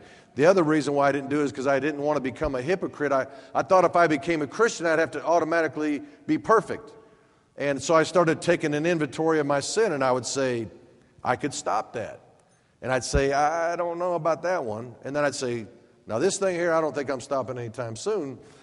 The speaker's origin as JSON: {"language": "English", "town": "Boca Raton", "region": "Florida", "country": "United States", "said": "was my nickname because I was from Boca Raton, Florida"}